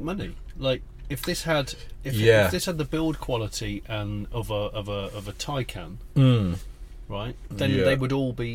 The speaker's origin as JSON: {"language": "English", "region": "South West England", "country": "United Kingdom", "said": "Whenever I say I'm from Somerset"}